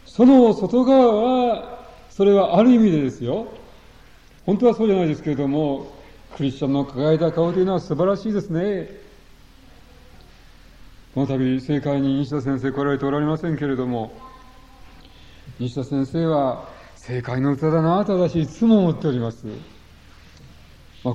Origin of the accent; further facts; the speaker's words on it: Tottori, Japan; born there; 私は正真正銘の日本人です、鳥取生まれの日本人です